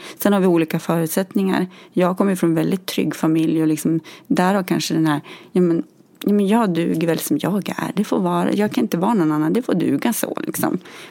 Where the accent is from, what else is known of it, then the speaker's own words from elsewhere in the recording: Gävle, Gävleborg County, Sweden; Men jag är från Gävle från början.